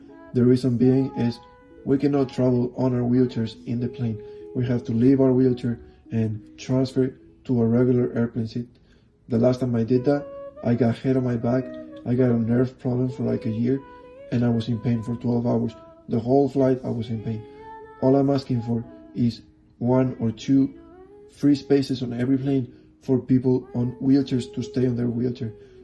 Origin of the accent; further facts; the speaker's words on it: Spain; now in New York, United States; I am from Spain, and I live in New York